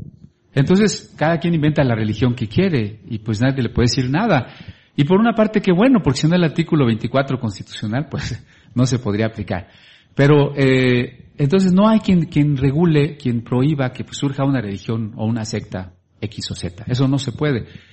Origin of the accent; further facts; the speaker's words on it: Mexico; como mexicanos, yo no quiero ser un simple mexicanito.